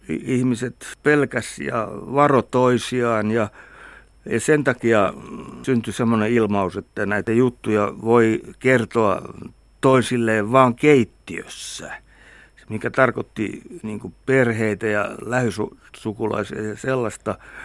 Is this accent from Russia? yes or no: yes; Russia; Finnish is a second language; Ja näin ei tule varsinkaan meillä Venäjällä tapahtumaan.